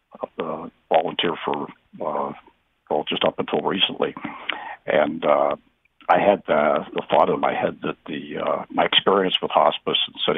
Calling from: East Lyme, Connecticut, United States; Hello, I'm … from East Lyme.

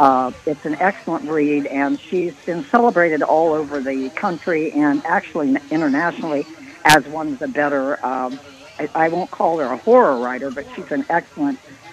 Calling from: Sedona, Arizona, United States; And I'm in here from Sedona, Arizona, and I listen to your program all the way out in Sedona, Arizona.

